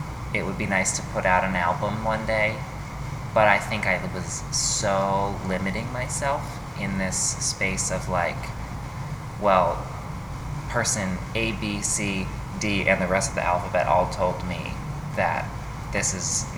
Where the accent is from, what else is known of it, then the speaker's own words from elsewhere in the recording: Connecticut, United States; But anyway, so I grew up in Connecticut and love it there.